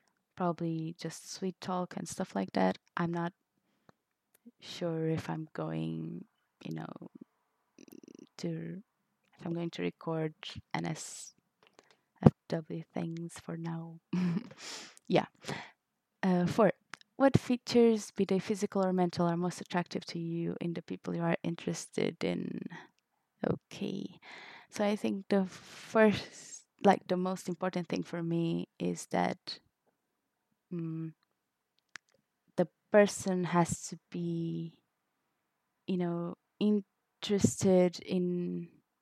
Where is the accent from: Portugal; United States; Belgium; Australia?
Portugal; Okay, so I'm 22. I'm from Portugal. That's that tiny country on the left side of Spain in Europe